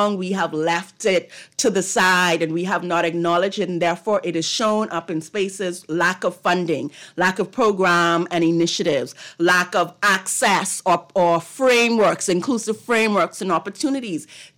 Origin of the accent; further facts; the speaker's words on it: Grand Bahama, Bahamas; See, now, I'm from Grand Bahama. I'm a Grand Bahama native.